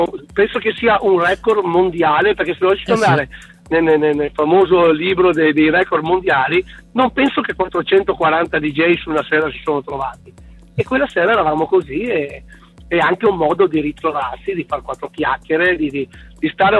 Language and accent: Italian; Schio, Veneto, Italy; io sono di Schio